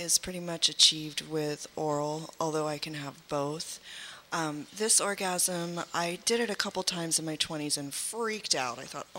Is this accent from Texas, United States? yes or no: yes; Texas, United States; I'm from Texas, too. I just don't have the accent for some reason. But we're both Southern, and I relate to her.